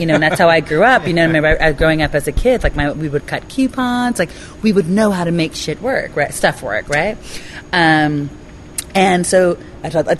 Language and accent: English; New Jersey, United States; So I grew up in Jersey, New Jersey, and I'm an Army brat, right?